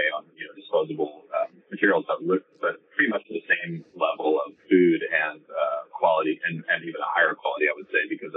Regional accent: Ashland, Oregon, United States; Yeah, I was born in Ashland and raised in Southern Oregon.

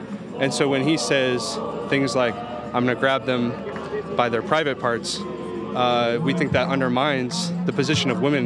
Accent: Riverside, California, United States; I'm from Riverside, California

